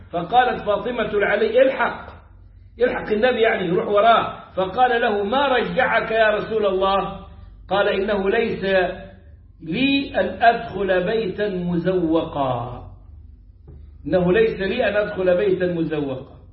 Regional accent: Upper Egypt, Egypt; هذه اللي قال الدب زي ما بيقولوا عندنا في الصعيد

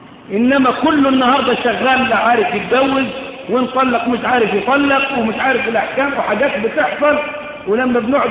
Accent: Egypt; عندنا كمصريين

